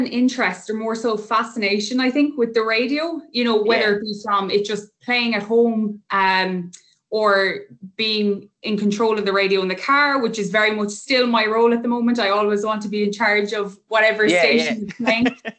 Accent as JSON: {"language": "English", "region": "Munster", "country": "Ireland", "lives_now": "Dublin, Ireland", "said": "I've been based up in Dublin for the last 4 years, we'll say. I'm originally from Kerry and wouldn't have gone home to Kerry for months at a time."}